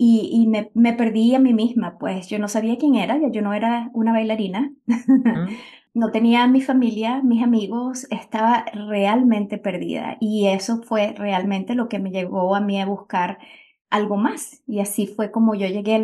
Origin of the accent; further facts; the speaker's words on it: Venezuela; moved away; soy venezolana y ya llevo, 21 años fuera de mi país